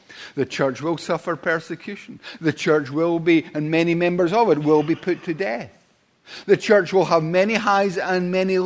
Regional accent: Paisley, Scotland, United Kingdom; we used to play in the council estate that I grew up in Paisley.

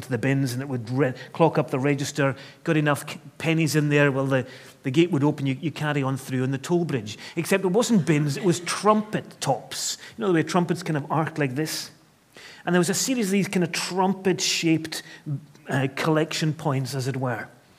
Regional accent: Scotland, United Kingdom; well, we're Scottish, aren't we?

